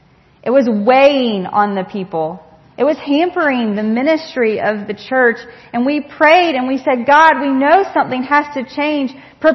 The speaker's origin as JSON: {"language": "English", "town": "Greenville", "region": "South Carolina", "country": "United States", "said": "I am from Greenville, South Carolina."}